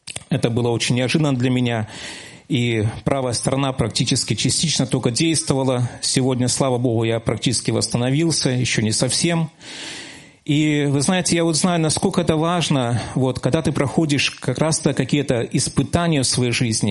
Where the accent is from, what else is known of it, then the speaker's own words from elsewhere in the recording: Brest Region, Belarus; born there; moved away as an adult; now in Gomel, Belarus; Но я сам родился в Брестской области, Ляховицкий район. Покаялся в Барановичах, потом был в церкви в Ляховичах, и в 95-м году я переехал в Гомель миссионером.